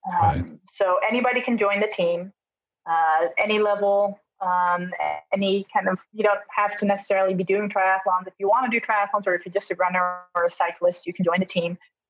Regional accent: Utrecht, Netherlands; also born or lived in Maryland, United States; Born and raised in Utrecht.

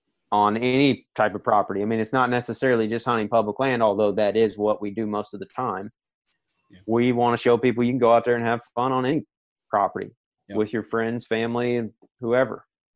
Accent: Paris, Missouri, United States; I'm from Paris, Missouri. It's a very small town in Northeast Missouri. It's a rural community.

